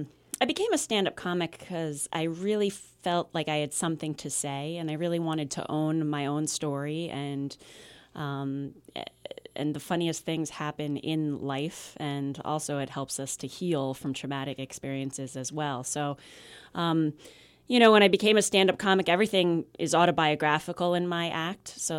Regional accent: Easton, Pennsylvania, United States; to Easton at 3 years old with my parents. My dad was the head football coach at Lafayette College, so I grew up on College Hill.

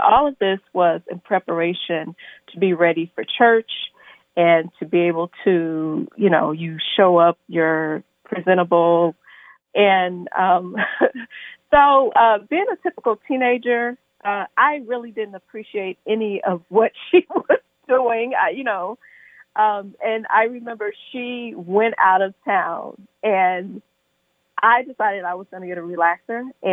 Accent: the South, United States; So part of it was I grew up in the South, and I thought about all the women who had raised me

